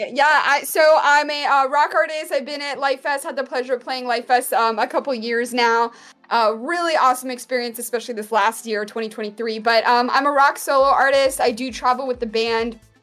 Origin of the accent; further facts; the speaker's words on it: Ohio, United States; also born or lived in Mexico; So I was born in Mexico, actually, and my dad actually got a job transfer to the United States. So when I was about 2 years old, I came here, actually to Ohio, randomly.